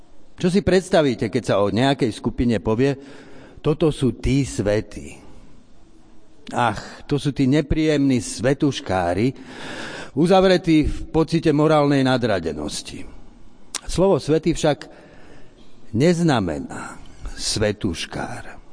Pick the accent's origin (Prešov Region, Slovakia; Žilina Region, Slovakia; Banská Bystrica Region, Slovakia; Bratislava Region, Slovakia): Bratislava Region, Slovakia; Bratislava; Nestačí k tomu ani to, že sme Slováci, dokonca ani to, že sme Bratislavčania. Nestačí k tomu dokonca ani to, že patríme do cirkvi bratskej.